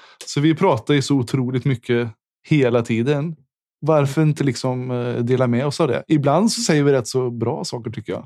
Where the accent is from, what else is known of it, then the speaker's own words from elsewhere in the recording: Lidköping, Västra Götaland County, Sweden; accent: West Gothic; Utan vi är från Lidköping vid Vänern.